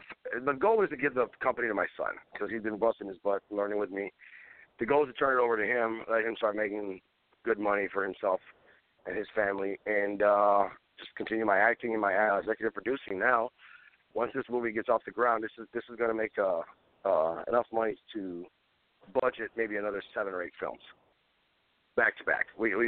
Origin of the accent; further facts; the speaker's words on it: Valparaiso, Indiana, United States; We are gonna probably do a screening here in Indiana, closer to my hometown of Valparaiso, because this is where most of my supporters are at.